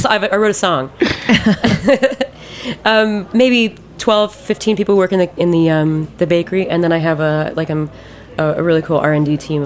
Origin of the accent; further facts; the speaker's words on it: Ohio, United States; I think it's because we're from Ohio, we're just really nice.